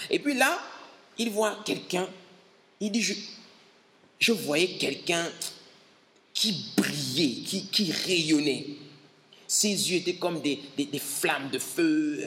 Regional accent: Gabon; moi, je suis au Gabon, je suis gabonais, on a nos problèmes

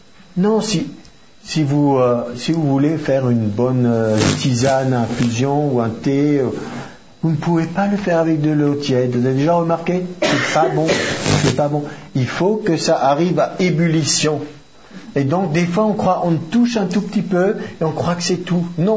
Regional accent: France; J'ai dit, j'ai pas besoin de tellement de place. Je suis un Français moyen.

